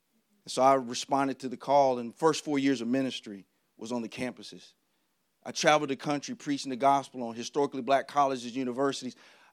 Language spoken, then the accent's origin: English; Texas, United States; I didn't grow up in the church. I grew up in Texas and spent my summers in Tennessee.